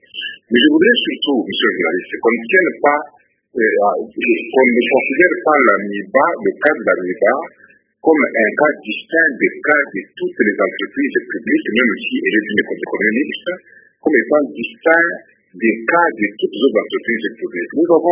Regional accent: Orientale, DR Congo; en tant que moi je suis originaire de la province de Côte-Orientale

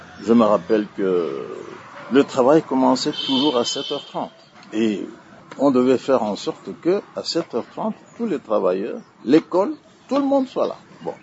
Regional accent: Bukavu, South Kivu, DR Congo; Chez nous, à Bukavu, plus précisément, bon, c'est déjà une région où il y a abondance de nourriture.

